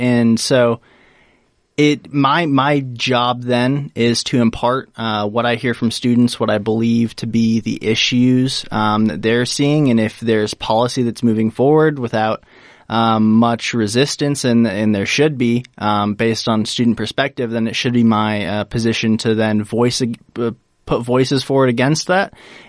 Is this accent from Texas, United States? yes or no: no; Winterset, Iowa, United States; So I am from Winterset, Iowa, which is about an hour and 15 minutes or so away from Ames.